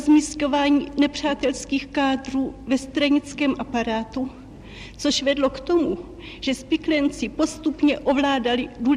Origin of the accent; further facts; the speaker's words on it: Trnovany, Ústí nad Labem Region, Czechia; born there; now in Prague, Czechia; V Trnovanech u Teplic.